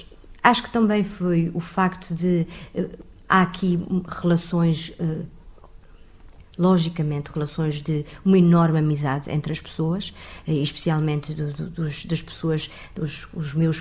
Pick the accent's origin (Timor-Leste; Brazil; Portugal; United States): Portugal; Azores; é o estandarte que eu levo enquanto açoriana